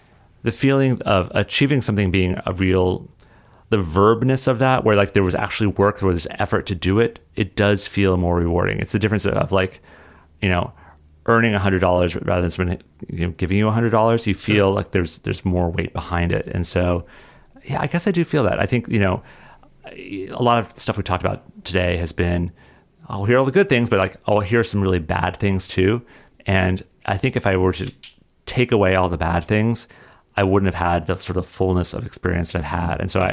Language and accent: English; Colorado, United States; I always remember that growing up in Colorado, I had no sense of what a screenwriter was